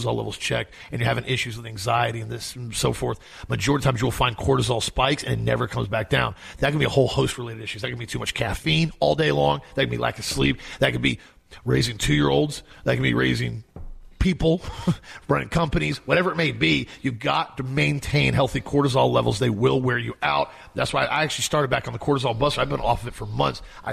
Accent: Germany; But we are German. We're from Germany. I can say whatever I want about Germany.

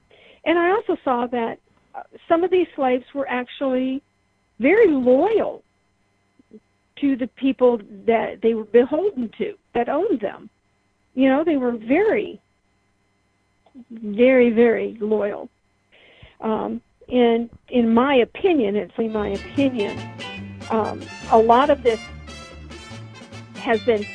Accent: Midwest, United States; even though I was from the Midwest, in the Midwest, we don't like being called Yankees.

